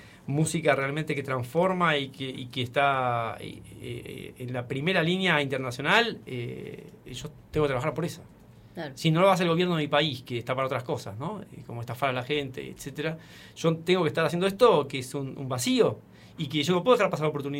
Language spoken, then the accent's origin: Spanish; Argentina; me parece que es una tarea como argentino y como artista